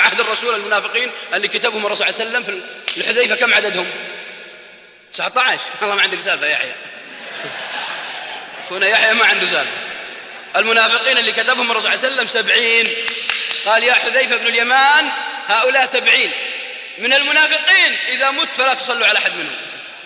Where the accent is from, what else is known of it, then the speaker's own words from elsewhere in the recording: Al-Qassim, Saudi Arabia; والله واحد عندنا في القصيم